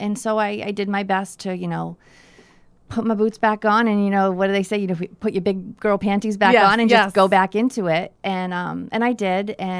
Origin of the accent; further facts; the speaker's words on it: Dartmouth, Massachusetts, United States; And growing up in Dartmouth, I grew up on the water, you know, out of Paid Narum.